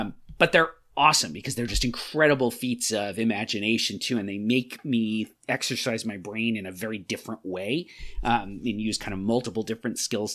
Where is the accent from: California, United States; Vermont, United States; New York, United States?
New York, United States; I grew up on Long Island, so Newsday would have cryptograms every day.